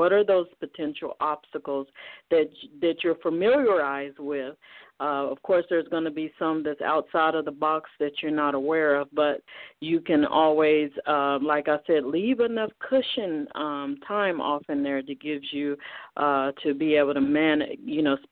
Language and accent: English; Oklahoma, United States; also born or lived in Texas; now in Brooklyn, United States; Well, I'm originally born in Oklahoma, and born and raised in Oklahoma, and then I migrated into Texas, and so I was there for approximately 30 years, and at this time, I'm in Brooklyn, New York.